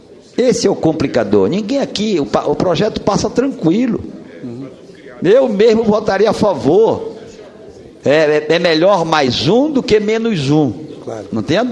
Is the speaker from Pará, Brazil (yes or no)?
yes; Soure, Pará, Brazil; born there; na cidade de Soure, onde eu nasci